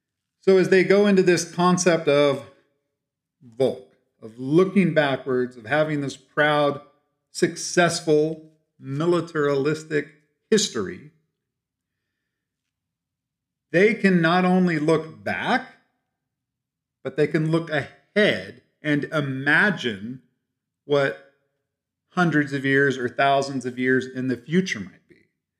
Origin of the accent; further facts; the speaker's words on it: United States; America, yeah, we're great. Glad I'm American.